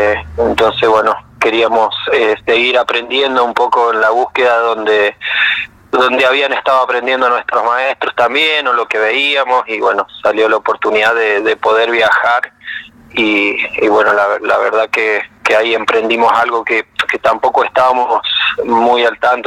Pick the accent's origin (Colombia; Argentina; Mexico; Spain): Argentina; Jáchal, San Juan; yo soy de San Juan, de un pueblito a 2 horas al norte, de un pueblo que se llama Hachal, de unos 20.000 habitantes